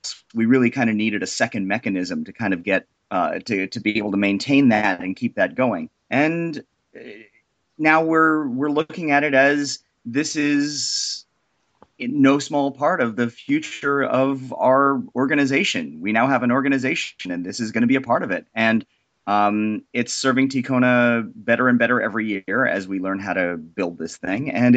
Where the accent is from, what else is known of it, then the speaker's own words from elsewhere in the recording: Toronto, Ontario, Canada; moved away; I was from Toronto. The rest of the band was from Toronto.